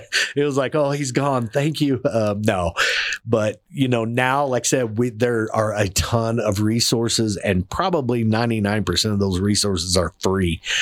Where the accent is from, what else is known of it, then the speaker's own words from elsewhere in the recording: Missouri, United States; now in Colorado Springs, United States; I'm from Southeast Missouri, so we had the Sykeston JC's rodeo. And we would go to that every year when I was a kid.